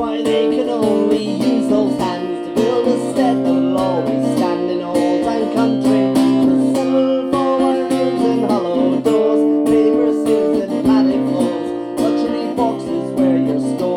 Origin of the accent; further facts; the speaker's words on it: Glasgow, Scotland, United Kingdom; I'm from Glasgow in Scotland.